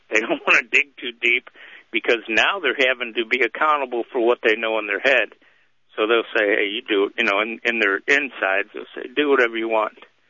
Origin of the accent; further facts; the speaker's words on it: United States; I'm an American. I love this country.